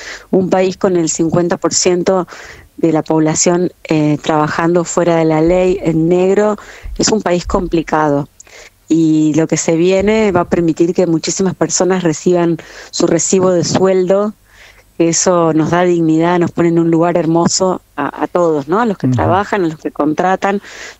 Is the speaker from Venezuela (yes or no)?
no; Salta, Argentina; Yo soy del interior, de Salta